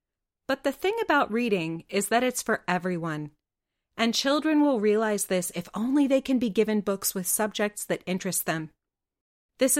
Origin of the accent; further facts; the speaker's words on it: Los Angeles, California, United States; now in Leicestershire, United Kingdom; I'm not originally from Leicestershire, as you can tell by my accent. I'm from Los Angeles, but I'm very lucky to call this county here in the Midlands of England home.